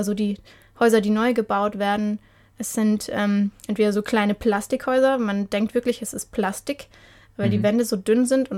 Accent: Germany; wenn man so als Deutsche wie ich das gewohnt ist, in einer Stadt aufzuwachsen, also meine Heimatstadt war auch relativ grün.

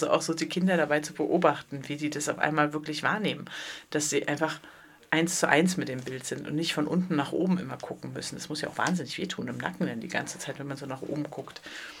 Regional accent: Berlin, Germany; now in Konstanz, Germany; Meine Heimatstadt, Berlin.

